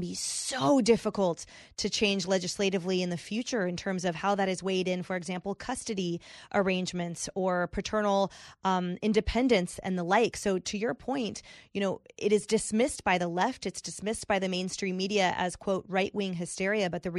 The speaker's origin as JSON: {"language": "English", "region": "California", "country": "United States", "said": "you being in California, I'm from California"}